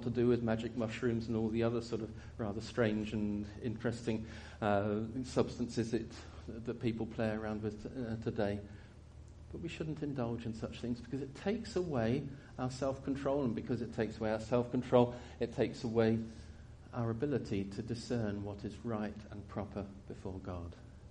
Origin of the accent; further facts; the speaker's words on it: United Kingdom; Maybe some of us, because we're British, might feel a little bit uncomfortable